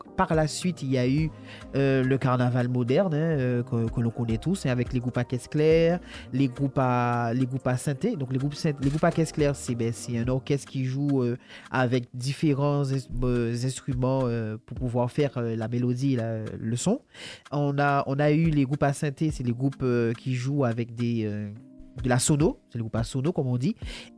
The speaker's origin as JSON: {"language": "French", "country": "Guadeloupe", "said": "en tout cas chez nous en Guadeloupe"}